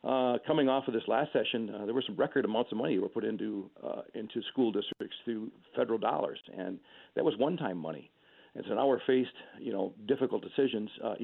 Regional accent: Rhinelander, Wisconsin, United States; this hits home because Rhinelander, where I'm from, my hometown, has got two wells shut down because of PFAS contamination.

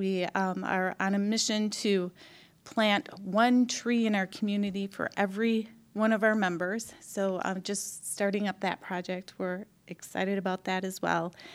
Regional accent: La Crosse, Wisconsin, United States; But I had been born and raised in La Crosse and never really engaged with any volunteer activities

